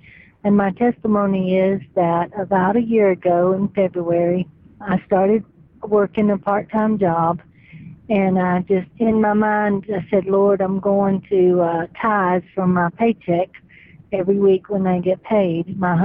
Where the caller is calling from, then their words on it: Georgia, United States; from Middle Georgia